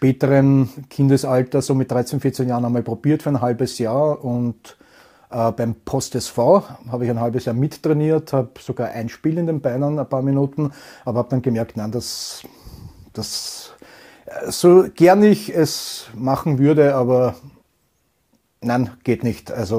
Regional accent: Vienna, Austria; born there; Ich bin geboren am 28. März 1976, geboren in Wien. Wien 7, 7. Bezirk

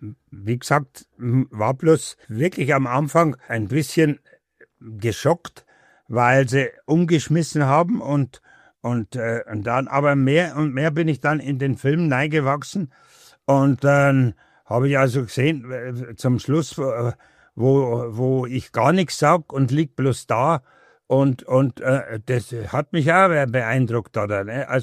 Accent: Wrocław, Lower Silesian Voivodeship, Poland; moved away; Ich bin aus Breslau geflohen

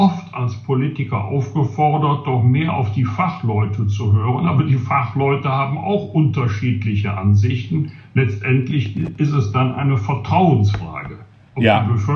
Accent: Rhineland, Germany; als Rheinländer

